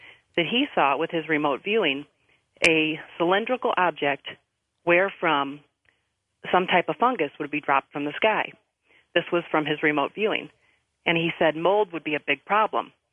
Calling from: Sullivan, Missouri, United States; I'm calling you from Sullivan, Missouri tonight.

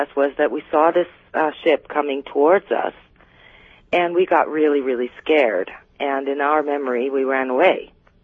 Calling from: Vancouver, British Columbia, Canada; also born or lived in Quito, Ecuador; I'm calling from Canada, from Vancouver.

